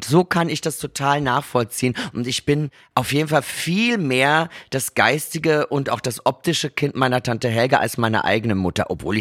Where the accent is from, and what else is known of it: Carinthia, Austria; now in Germany